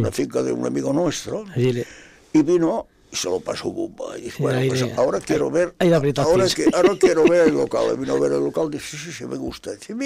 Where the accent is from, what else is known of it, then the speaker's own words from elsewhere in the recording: Roda de Barà, Catalonia, Spain; Somos de Roda de Bará, somos una gente que, bueno, es un pueblo desconocido y tal.